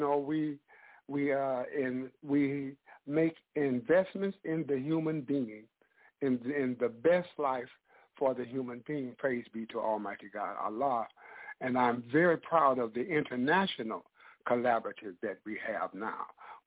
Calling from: St. Louis, Missouri, United States; radio station manager for American Muslim 360. And I'm calling from St. Louis, Missouri.

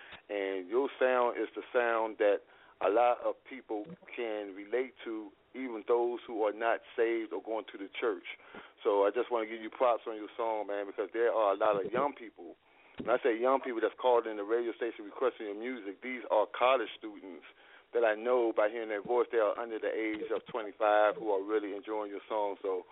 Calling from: Charlotte, North Carolina, United States; I am calling from Charlotte, North Carolina.

